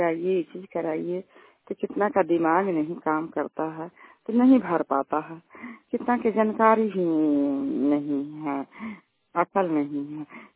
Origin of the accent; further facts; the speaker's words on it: Chhotki Ghosi, Bihar, India; छोटकी घोसी के रहने वाले हैं, थाना हिलसा है, जिला नालंदा है, पोस्ट दाहा बीहा है और पंचायत कावा है।